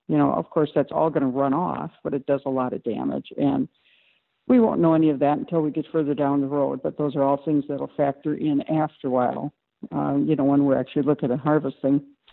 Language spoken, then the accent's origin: English; Wisconsin, United States; And I didn't grow up in the Madison area, which is where they raise a lot of grain. I grew up in Derry area, and the beans are just outstanding.